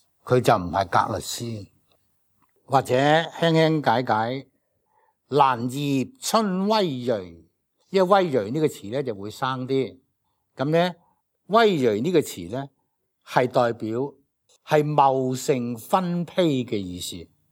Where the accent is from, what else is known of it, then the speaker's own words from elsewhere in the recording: Guangdong, China; 系我哋广东人嘅诗，因为喺唐嘅诗人之中，广东人咧系比较少嘅